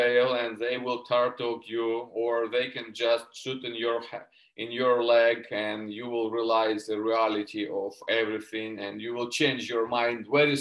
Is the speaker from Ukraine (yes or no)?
yes; Luhansk Oblast, Ukraine; born there; English is a second language; This area where I was born, actually, I was born in Luhansk region, and this area was occupied by Russian troops in 2014